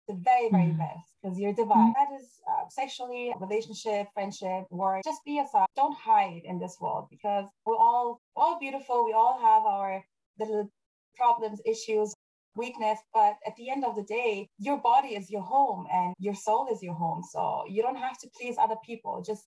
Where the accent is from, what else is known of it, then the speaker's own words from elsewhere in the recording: Germany; also born or lived in Afghanistan; coming from Afghanistan, growing up in Germany, now being in Japan